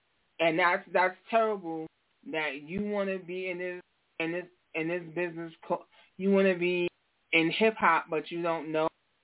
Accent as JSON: {"language": "English", "region": "New York", "country": "United States", "said": "I'm from New York"}